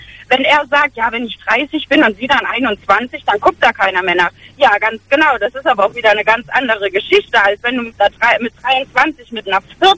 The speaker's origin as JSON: {"language": "German", "town": "Koblenz", "region": "Rhineland-Palatinate", "country": "Germany", "said": "Ich bin 24 und komme aus Koblenz."}